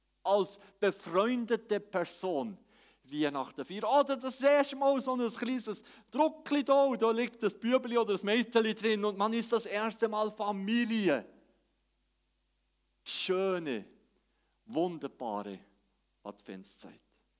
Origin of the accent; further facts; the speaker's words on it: Bern, Switzerland; Dazu gehört für mich als echter Schweizer, als Emmitaler, als Berner, dass es kalt wird.